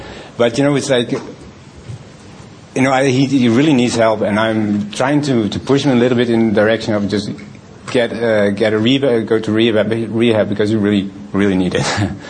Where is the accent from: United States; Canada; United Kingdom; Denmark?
Denmark; Copenhagen, Capital Region of Denmark; English is a second language; I'm an alcoholic from Copenhagen.